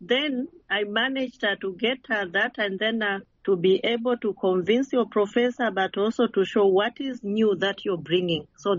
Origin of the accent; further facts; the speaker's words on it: Tanzania; English is a second language; I'm coming from Tanzania. I'm a very straight person.